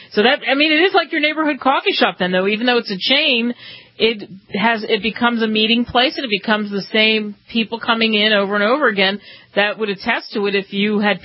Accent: Pennsylvania, United States; I grew up outside of Philly. I'm all about coffee.

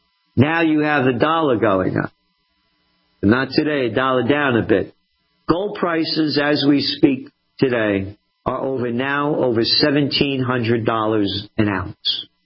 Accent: Bronx, New York, United States; Bronx, I grew up right near the Bronx Zoo.

